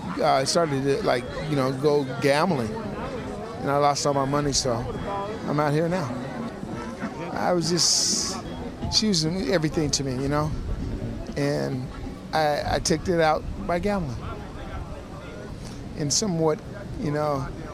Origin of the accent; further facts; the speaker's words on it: Ventura, California, United States; born there; I was born in Ventura, but I came down here about 15 years ago and lived here ever since.